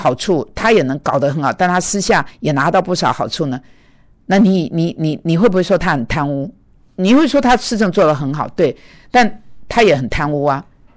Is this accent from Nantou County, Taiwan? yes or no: no; Kaohsiung, Taiwan; 因为我是高雄人啊、